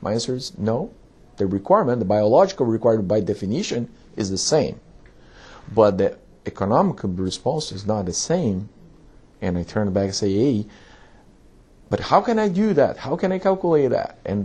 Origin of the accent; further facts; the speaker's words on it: Brazil; English is a second language; now in United States; since I'm from Brazil, I would say it's not true here in the States.